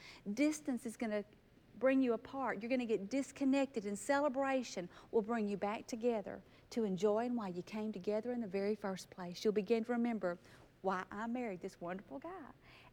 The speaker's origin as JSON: {"language": "English", "region": "Texas", "country": "United States", "said": "And girls, we're from Texas. We like country music, okay? We like"}